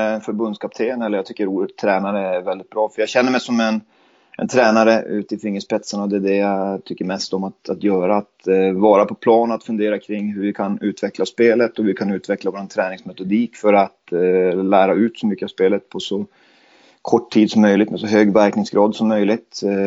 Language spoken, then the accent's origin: Swedish; Luleå, Norrbotten County, Sweden; så flyttade vi sen hem till Luleå där jag bor, och det är min hemstad.